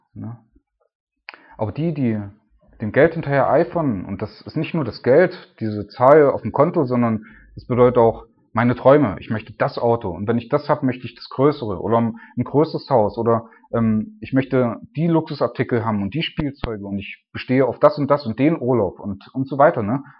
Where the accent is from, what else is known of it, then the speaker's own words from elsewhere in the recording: Germany; Gerade als Deutscher, wo ich alles habe, ne?